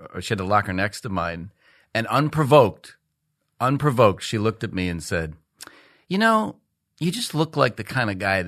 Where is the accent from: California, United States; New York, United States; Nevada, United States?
California, United States; Los Angeles; I come from Los Angeles, the big city. You know, I grew up there in that house that you live in, you know.